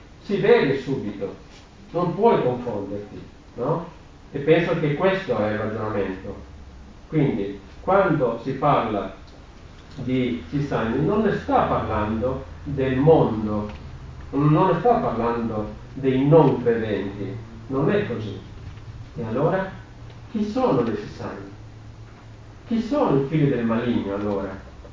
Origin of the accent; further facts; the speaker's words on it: Peru; Italian is a second language; moved away; also born or lived in Poland / Sweden; Io sono partito dal Perù, poi sono andato a studiare in Polonia, e dalla Polonia sono andato in Svezia e ho trovato questa famiglia.